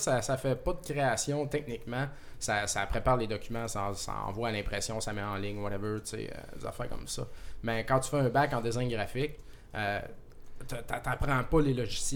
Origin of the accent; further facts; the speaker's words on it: Quebec, Canada; je viens de la Beauce, en fait. J'étais un beauceron aménagé à... J'étais allé à Sherbrooke en 97. Faire mon deck en graphiste pendant 3 ans. Puis je suis venu faire un bac en design graphique à l'UQAM.